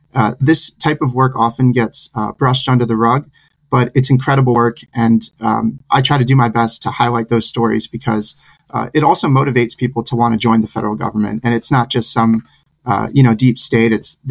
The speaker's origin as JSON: {"language": "English", "region": "New Jersey", "country": "United States", "said": "I'm from New Jersey, like many URI alum."}